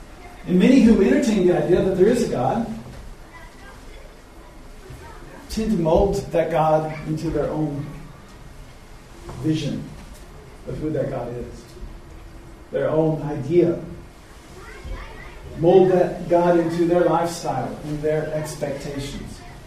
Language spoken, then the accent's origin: English; Oklahoma, United States; much more unique than I grew up in Southwest Oklahoma.